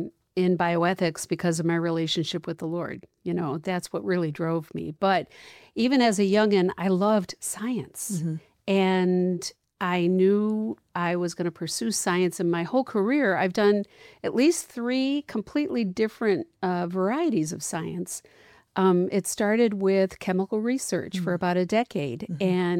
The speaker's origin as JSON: {"language": "English", "region": "Illinois", "country": "United States", "moved": "yes", "lives_now": "Omaha, United States", "said": "I'm originally from Illinois, but we moved here a long time ago."}